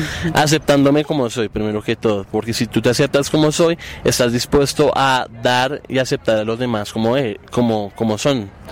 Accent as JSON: {"language": "Spanish", "town": "Funza", "region": "Cundinamarca", "country": "Colombia", "said": "Yo soy de Funza, Cundinamarca."}